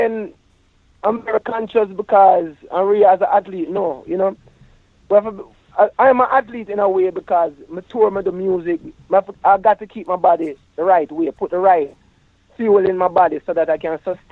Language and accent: English; Jamaica; growing up in Jamaica.